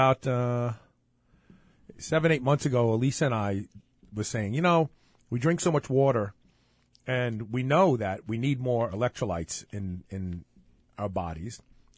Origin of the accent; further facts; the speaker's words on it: Brooklyn, New York, United States; Because I'm from Brooklyn. And I'm proud of it.